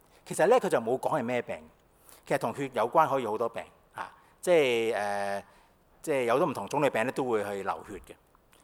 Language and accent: Chinese; China; 當時如果我們中國人看這段經文就說